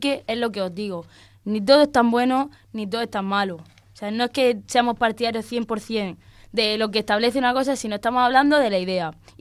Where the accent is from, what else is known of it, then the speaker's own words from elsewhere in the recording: Spain; me están insultando a mí como española.